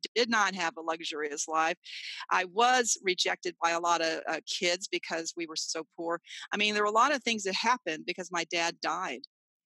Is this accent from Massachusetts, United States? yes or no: no; San Antonio, Texas, United States; when I went back to sports at my hometown of San Antonio.